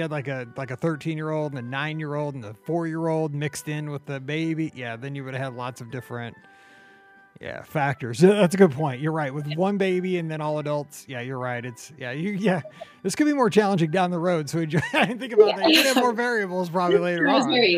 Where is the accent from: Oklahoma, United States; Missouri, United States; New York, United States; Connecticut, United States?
Missouri, United States; talking about, well, what it's like here in Missouri, growing up in Missouri, all the stuff going on behind the scenes